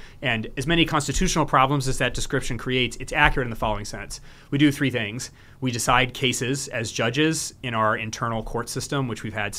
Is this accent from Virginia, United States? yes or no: yes; Virginia, United States; Melissa's from Utah, I'm from Virginia